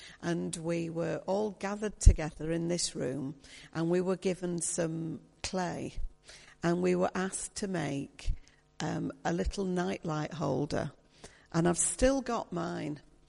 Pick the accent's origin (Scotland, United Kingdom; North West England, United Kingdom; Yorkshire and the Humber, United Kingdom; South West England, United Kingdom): Yorkshire and the Humber, United Kingdom; So being a Yorkshire woman, I thought I'd save some shoe leather